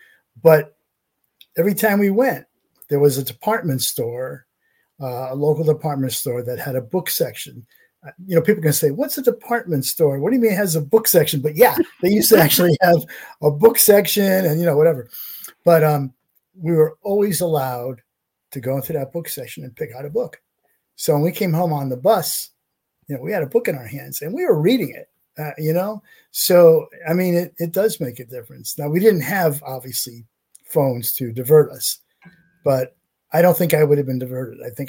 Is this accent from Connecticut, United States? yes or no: yes; Bridgeport, Connecticut, United States; I grew up in Connecticut. And I grew up in Bridgeport, which is a major city. But we lived way up called the North End, which was really pretty suburban and just being developed.